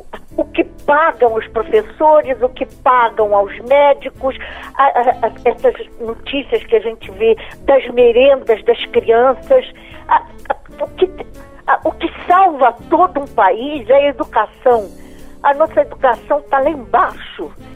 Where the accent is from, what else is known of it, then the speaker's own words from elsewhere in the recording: Rio de Janeiro, Brazil; now in São Paulo, Brazil; eu sou do Rio, cheguei em São Paulo